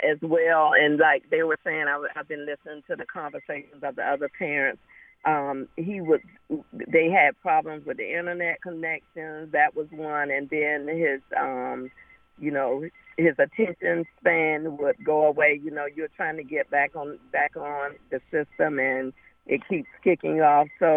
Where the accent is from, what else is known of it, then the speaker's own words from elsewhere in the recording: South Carolina, United States; So what we did, we took him we went to South Carolina to family. We are from South Carolina originally.